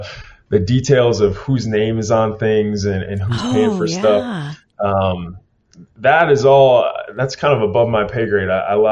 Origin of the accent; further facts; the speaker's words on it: North Dakota, United States; I'm from North Dakota. I need to be able to hunt.